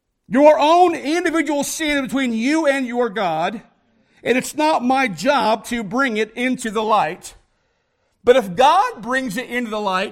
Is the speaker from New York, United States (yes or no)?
no; South Bend, Indiana, United States; also born or lived in Ohio; I am from South Bend, Indiana. I graduated from National Trail High School in New Paris, Ohio.